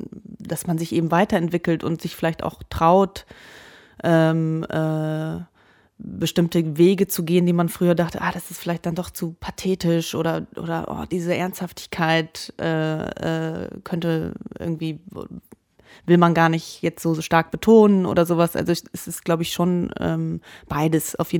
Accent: Germany; aber ich bin in Deutschland aufgewachsen, aber da geboren. Aber natürlich mit meiner amerikanischen Mutter

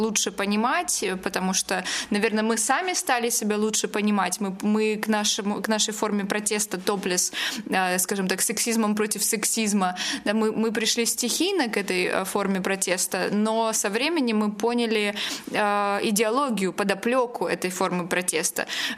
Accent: Ukraine; несмотря на то, что мы из Украины

